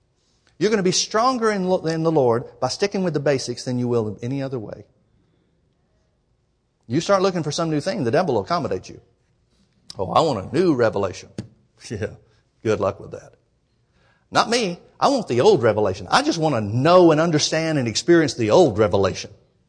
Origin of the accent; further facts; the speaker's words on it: Alabama, United States; I can't help it. I'm from Alabama.